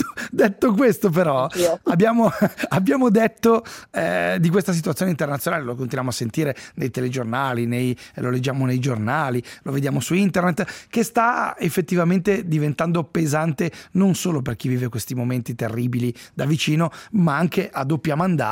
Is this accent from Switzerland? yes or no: yes; Ticino, Switzerland; noi che siamo del Lucarnese